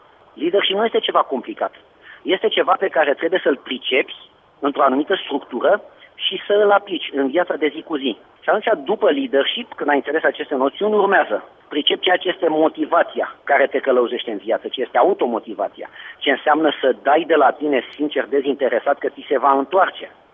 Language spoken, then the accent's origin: Romanian; Craiova, Dolj, Romania; sunt din Craiova